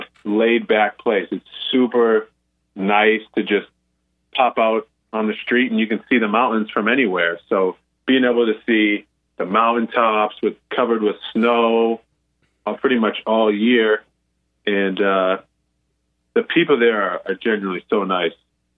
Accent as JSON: {"language": "English", "region": "Northeast", "country": "United States", "said": "I was like, yeah, I'm from the Northeast. Like, yeah, I thought I could drink. And then I went to school in Iowa."}